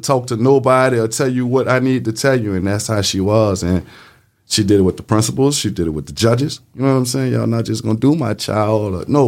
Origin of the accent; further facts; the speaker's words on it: Marrero, Louisiana, United States; I'm from Moraro. Grew up in Westminster. In Moraro, it's the first neighborhood when you hit Moraro coming from the West Wego area. Stayed there till I was about 13, 14.